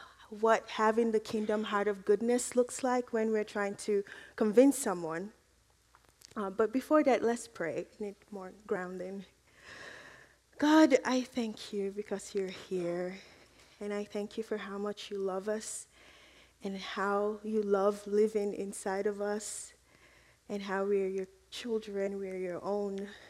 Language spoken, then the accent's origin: English; Nigeria; moved away as an adult; also born or lived in Maine; now in Duluth, United States; I am from Nigeria. I came to the United States for college in 2010. I went to MSU in Mankato. I went to the University of Maine for graduate school. So I lived in Maine for 6 years